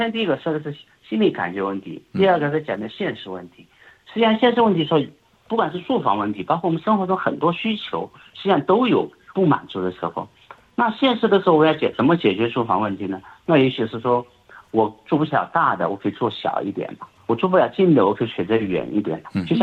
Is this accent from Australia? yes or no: yes; Australia; 全球可能有50亿的人都不够我们澳洲人的平均水平的